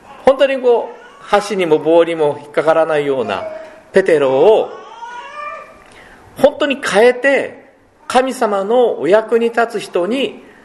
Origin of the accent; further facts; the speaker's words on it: Kyushu, Japan; born there; 私は九州で生まれましたから、どうしても九州の何て言いますか、味というか九州の人たちの考え方じゃないですけど、気質っていうんですかね、そういうのやっぱり持ってますよね。